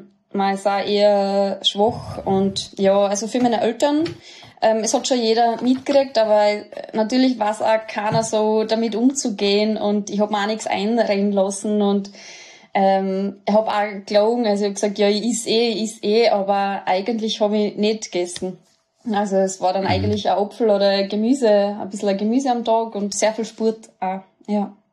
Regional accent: St. Kathrein am Offenegg, Styria, Austria; Ich komme aus St. Kathrin am Offeneck. Das ist in der Oststeiermark in der Nähe von Weiz. Ja, das ist ein schönes Dorfadel und bin auf einem Bauernhof groß geworden.

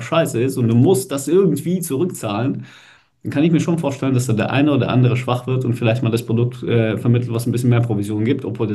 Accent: Baden-Württemberg, Germany; Ich komme aus der Stuttgarter Gegend.

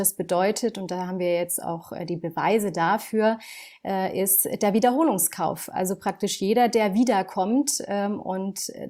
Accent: Tunisia; now in Munich, Germany; Tunesien ist meine Heimat und mein aktueller Wohnort ist München.

